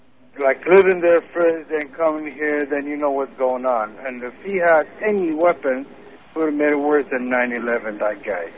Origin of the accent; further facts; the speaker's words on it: Iraq; now in Windsor, Canada; I'm calling from Windsor. I'm originally Iraqi.